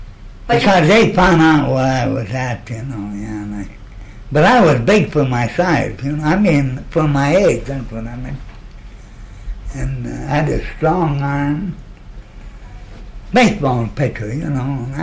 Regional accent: Alaska, United States; also born or lived in Spokane; Well, mostly here in Alaska, yeah.

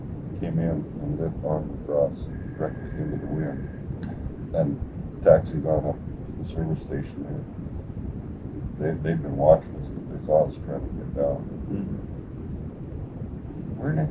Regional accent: Great Falls, Montana, United States; We got up to Great Falls there, and that's my home country.

